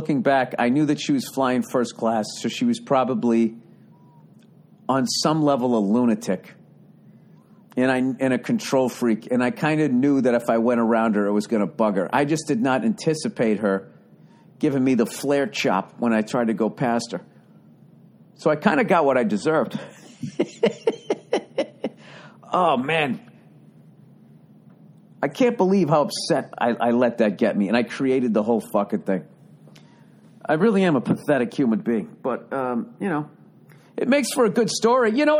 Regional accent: Boston, Massachusetts, United States; Obviously, I'm from Boston.

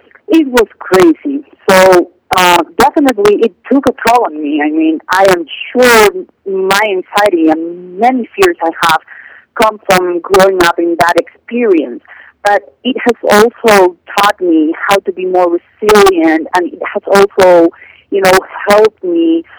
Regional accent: Cali, Valle del Cauca, Colombia; I am from Cali, Colombia, and I grew up in there, and it was a city that was very heavily, beaten by the drug cartel wars.

